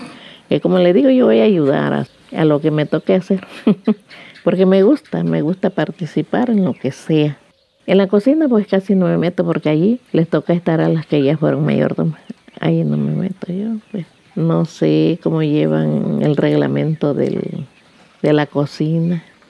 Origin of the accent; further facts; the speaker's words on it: Tututepec, Mexico; contenta de ser de Tututepec. Me siento orgullosa, me siento feliz de mi pueblo, porque pues aquí nací, aquí crecí, aquí hice mi vida con mis hijos.